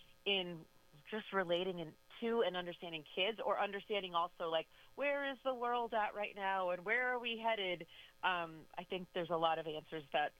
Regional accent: New York City, New York, United States; And I was born in Harlem and raised in New York City.

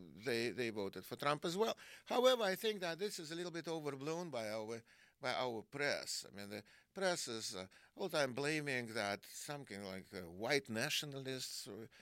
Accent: North Caucasus, Russia; English is a second language; And I came from Islamic part of Russia, and everybody was Caucasian there. So all the Muslim people.

